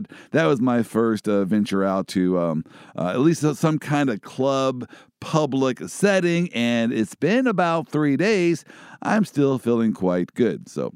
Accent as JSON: {"language": "English", "region": "Midwest", "country": "United States", "said": "I'm from the Midwest here."}